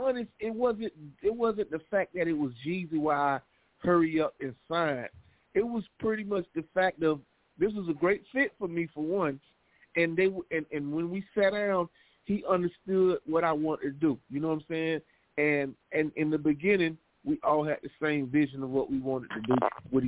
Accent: Panama City, Florida, United States; Because keep in mind, I'm from Panama City, Florida. You know what I'm saying? You know, growing up, I don't know nobody from my city that's in the NBA

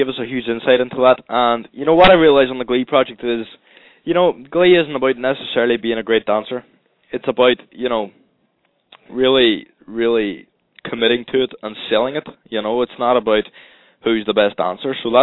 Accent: Ireland; You know, with me being Irish alone, there could be quite a few storylines

